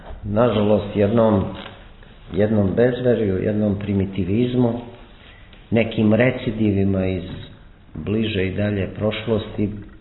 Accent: Montenegro; pošto smo generacija i odrasli smo u Crnoj Gori

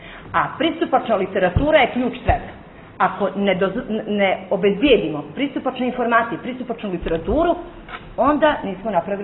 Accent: Montenegro; kod nas u Crnoj Gori ništa ne valja

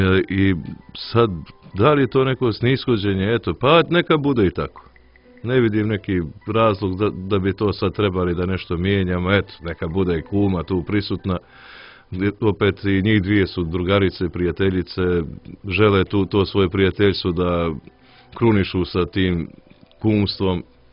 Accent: Montenegro; popuštilo kod nas u Crnoj Gori, nego i dalje se vidim da se povampiruje sa postavljanjem spomenika Josipu Brozu u Podgorici

